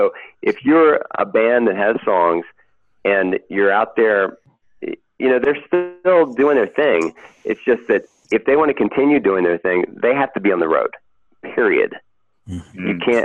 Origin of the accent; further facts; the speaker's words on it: West Virginia, United States; moved away; I moved there in 88 from West Virginia, and that was a great time to move there.